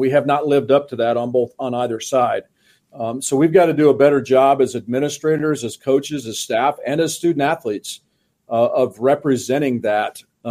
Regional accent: Kansas, United States; born or raised there

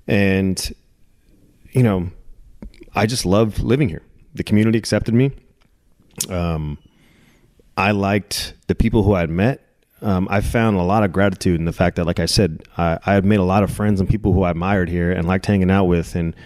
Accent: California, United States; when I came from California, coming through the minor leagues

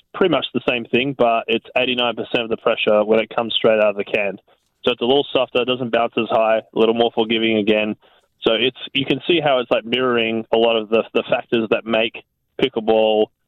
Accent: Perth, Western Australia, Australia; now in United States; Yeah, I'm from Perth, Western Australia originally, but I've lived in the U.S. for 15 years.

